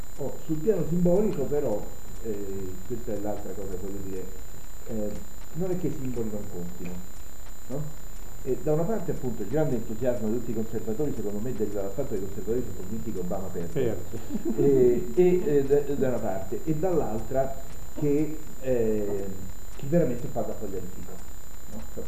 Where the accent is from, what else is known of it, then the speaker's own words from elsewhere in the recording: Kentucky, United States; nel mio paesino del Kentucky Jackson è andato a dare solidarietà ai minatori bianchi, no?